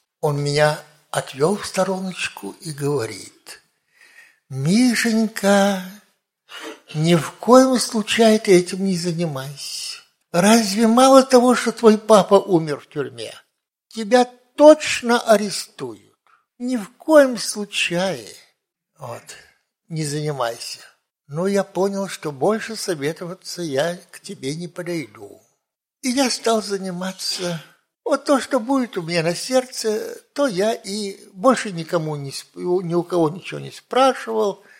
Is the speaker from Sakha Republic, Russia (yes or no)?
no; Saint Petersburg, Russia; Я вырос в Ленинграде